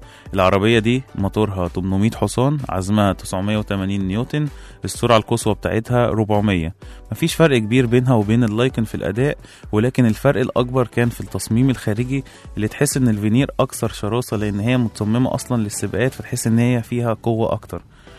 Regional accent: Egypt; فيلم حملة فريزر عندنا في مصر هنا

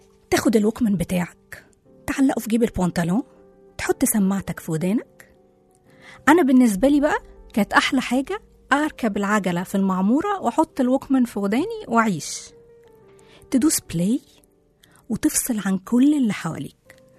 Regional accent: Egypt; وإحنا كمصريين نعشق لبنان واللبنانيين

